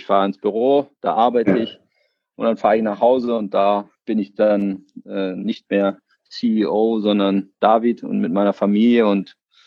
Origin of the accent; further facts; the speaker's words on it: Berlin, Germany; Ja, ich bin ja sozusagen hier in Berlin aufgewachsen, 1980 geboren.